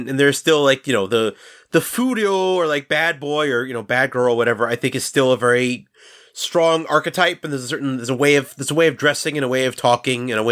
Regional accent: United States; I guess for me as an American, it seems so absurd just because, you know, based on my experience in Japanese high schools

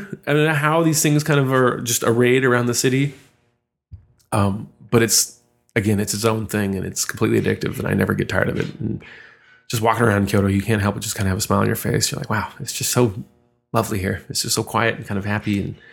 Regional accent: Seattle, Washington, United States

